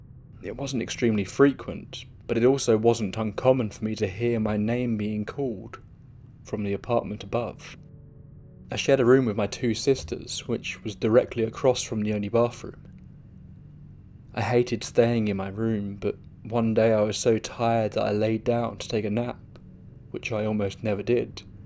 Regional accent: Bronx, New York, United States; When I was growing up in the Bronx, we lived in apartments, as most people did.

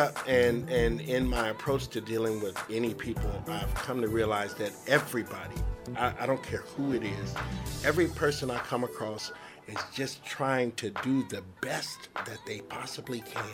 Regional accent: California, United States; I'm from the San Francisco Bay Area.

